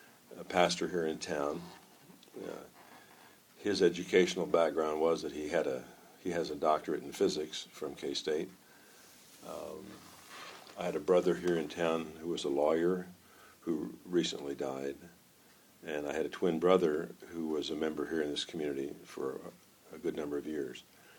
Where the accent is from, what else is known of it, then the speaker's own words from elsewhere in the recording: Atwood, Kansas, United States; I grew up in Atwood, Kansas.